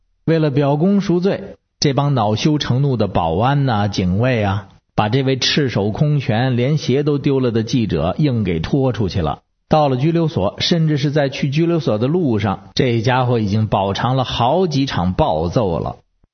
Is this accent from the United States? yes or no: yes; United States; 可咱美国人不应该高兴，也不能跟着起哄